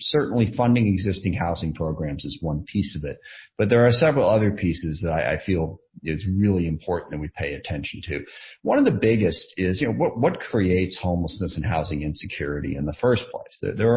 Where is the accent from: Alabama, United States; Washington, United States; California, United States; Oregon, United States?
Washington, United States; SeaTac; that's where I grew up. I grew up in SeaTac, so I know the area well.